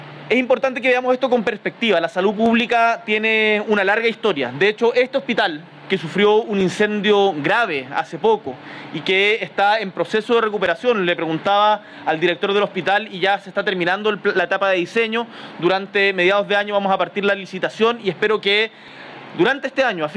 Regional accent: Chile; como chilenos, debemos sentirnos orgullosos

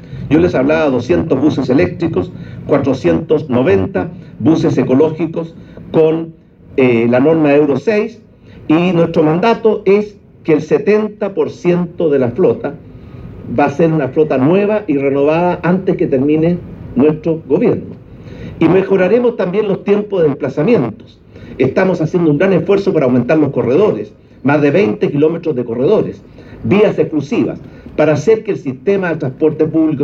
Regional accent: Chile; como los chilenos queremos, merecemos y vamos a tener.

